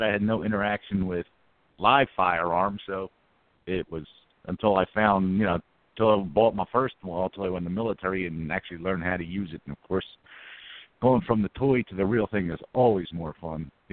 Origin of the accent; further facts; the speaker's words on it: Philadelphia, Pennsylvania, United States; also born or lived in southern New Jersey; I was one of those people that, growing up in the Philadelphia area and then living in southern New Jersey, just outside, a little more rural at the time